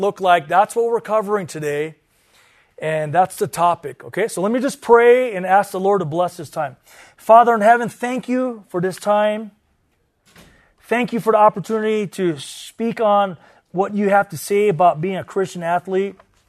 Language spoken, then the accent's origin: English; California, United States; I'm from Southern California.